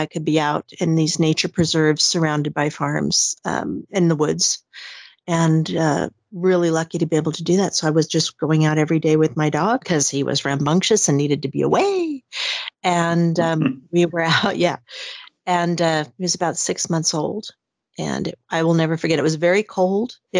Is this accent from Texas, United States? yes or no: no; Arizona, United States; now in Sweden; I'm originally from Arizona. And ended up moving to Sweden, to central Sweden in 2011.